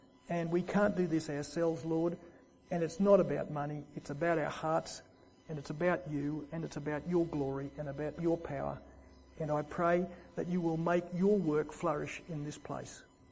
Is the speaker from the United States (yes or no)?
no; Brisbane, Queensland, Australia; I come from Brisbane, they come from Canberra